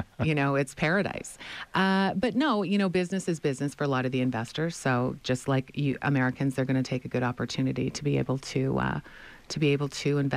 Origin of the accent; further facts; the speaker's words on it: Edmonton, Alberta, Canada; now in United States; It's a direct flight from my hometown, Edmonton, Alberta, which is 3.5 hours.